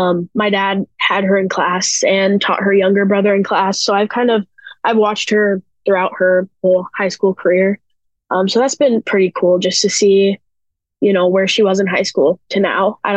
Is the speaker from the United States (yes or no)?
yes; West Des Moines, Iowa, United States; So I'm from West Des Moines. It's about 2 hours away from Iowa City. I grew up around sports.